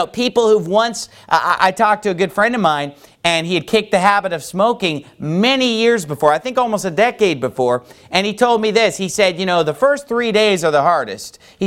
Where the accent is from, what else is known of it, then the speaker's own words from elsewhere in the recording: California, United States; I grew up in Northern California. And I grew up playing in the woods and hiking.